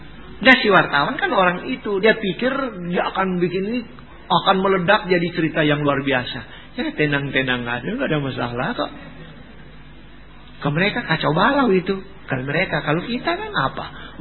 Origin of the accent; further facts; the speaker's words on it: Manado, North Sulawesi, Indonesia; ya saya orang Manado kan. Kalau bilang ciong gak takut sih.